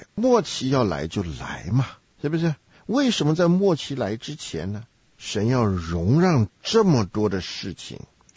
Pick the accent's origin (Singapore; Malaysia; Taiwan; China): China; now in United States; 看来我们中国人在美国放年假这个遥遥无期哈。